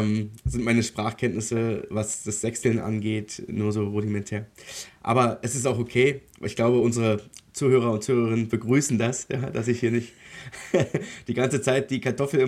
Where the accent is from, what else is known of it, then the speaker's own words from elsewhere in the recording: Dresden, Saxony, Germany; ich bin Dresdner, ja. Ich habe meine Mutter, also Familie mütterlicherseits kommt aus Dresden, väterlicherseits aus der Altmark, also Stendal und Umgebung.